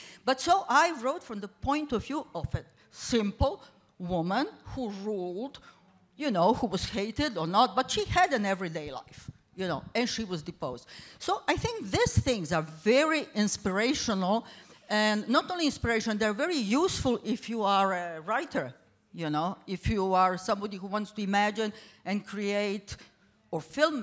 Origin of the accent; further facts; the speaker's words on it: Egypt; I grew up in Egypt and was obsessed with this figure, you know.